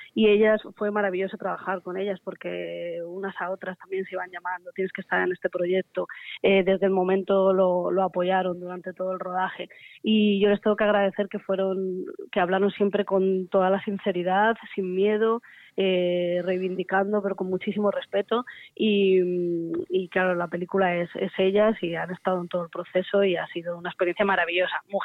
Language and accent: Spanish; Madrid, Community of Madrid, Spain; llevo unos años, yo soy de Madrid, llevo unos años viviendo aquí y estoy muy contenta, ya no me vuelvo.